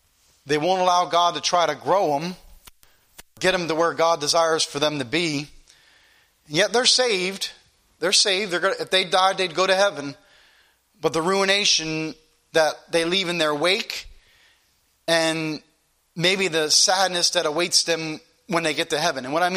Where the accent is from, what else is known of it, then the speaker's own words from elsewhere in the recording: Easton, United States; when I was born over there in Easton, and for the first part of my life, we lived over there.